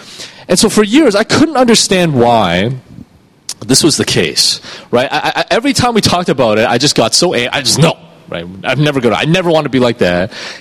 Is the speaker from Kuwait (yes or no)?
no; Toronto, Ontario, Canada; you guys know I'm from Toronto. And it's a beautiful place.